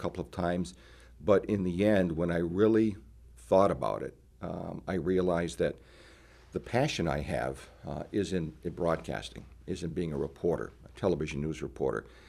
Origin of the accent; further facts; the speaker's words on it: Massachusetts, United States; But I'm from Western Massachusetts. My wife's from Western Massachusetts. Our family is here.